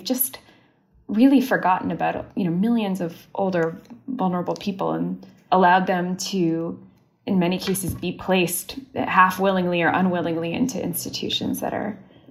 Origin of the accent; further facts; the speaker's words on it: Canada; now in United States; I'm Canadian and I'm Austrian.